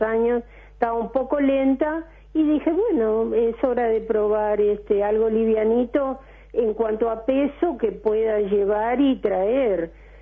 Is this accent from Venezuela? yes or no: no; Uruguay; moved away as an adult; also born or lived in Argentina; volví a vivir al Uruguay desde la Argentina, porque estuve hasta los 30 años viviendo en el Uruguay y de los 30 a los 60 en la Argentina, y como soy una enamorada de Montevideo, hace aproximadamente 14, 15 años volví al Uruguay con mi esposo.